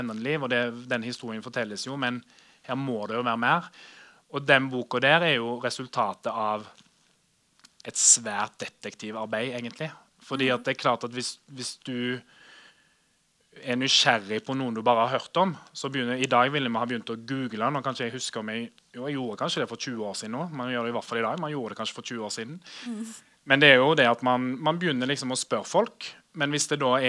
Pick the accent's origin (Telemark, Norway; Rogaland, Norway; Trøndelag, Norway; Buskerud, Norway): Rogaland, Norway; Haugesund; jeg jo født og oppvokst I Haugesund, og var student fra slutten av 90-tallet